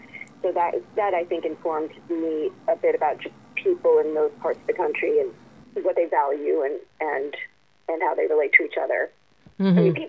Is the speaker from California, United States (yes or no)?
yes; Los Angeles, California, United States; Ivy and I are both born and raised in Los Angeles, so we didn't have that experience growing up.